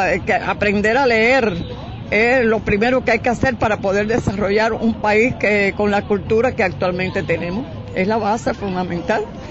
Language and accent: Spanish; Santa Clara, Villa Clara, Cuba; now in Havana, Cuba; Luego regresé a Villa Clara, a Santa Clara, que es de donde yo soy